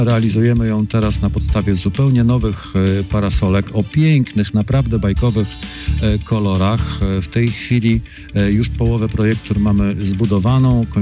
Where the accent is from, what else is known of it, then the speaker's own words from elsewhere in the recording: Połczyn-Zdrój, West Pomeranian Voivodeship, Poland; od wielu, wielu lat jestem rodowitym mieszkańcem Połczyna Zdroju.